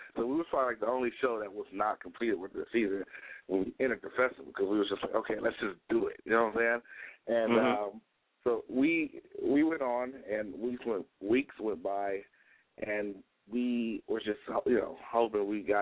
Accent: Los Angeles, California, United States; I'm from L.A.

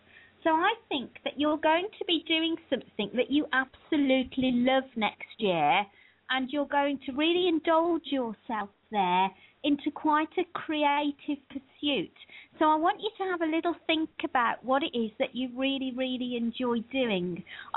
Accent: Birmingham, West Midlands, United Kingdom; I am living in what we call the Black Country at the moment, but I always go back to my roots and say I'm from Birmingham, and I think the Birmingham accent and the Black Country accent are very different.

